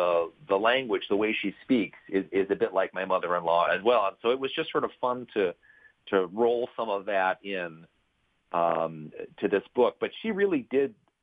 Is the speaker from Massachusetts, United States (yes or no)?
no; Milwaukee, Wisconsin, United States; of large for a part of Milwaukee. So, you know, it's also just sort of, you know, a shout out to my hometown